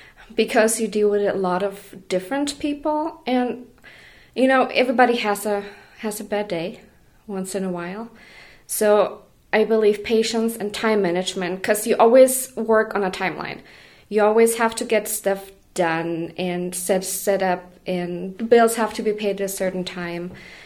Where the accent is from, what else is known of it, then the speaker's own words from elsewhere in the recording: Germany; moved away as an adult; now in United States; and I'm originally from Germany. I came to the United States in 2012.